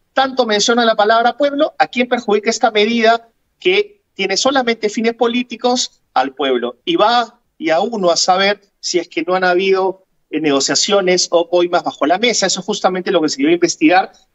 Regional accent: Peru; Merecemos eso como pueblo, merecemos eso como peruano.

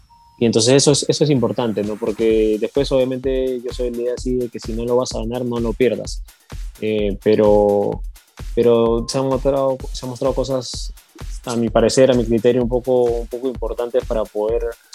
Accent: Peru; also born or lived in United States; Yo no nací en Perú, Yo nací en Estados Unidos. Pero viví acá toda mi vida, así que yo me considero peruano.

